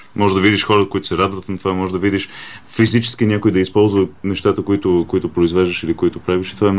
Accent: England, United Kingdom; now in Bulgaria; Аз отраснах в Англия. Бях 18 години в Англия и се върнах тук края на 2009.

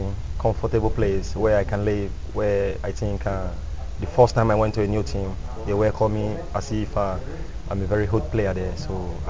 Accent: Nigeria; moved away; I came here from Nigeria, and now I'm playing for the national team of Nigeria, the senior national team.

